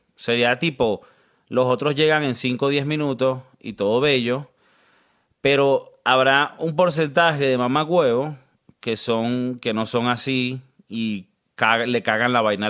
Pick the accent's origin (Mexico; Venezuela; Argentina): Venezuela; also born or lived in United States; yo por lo menos me crié en Venezuela y en Estados Unidos